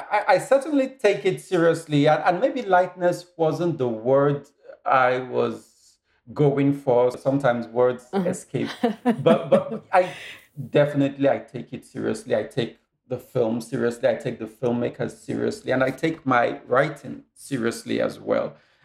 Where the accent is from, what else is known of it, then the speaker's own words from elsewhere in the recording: Nigeria; I would love to broaden my scope to write what's closest to me as a Nigerian.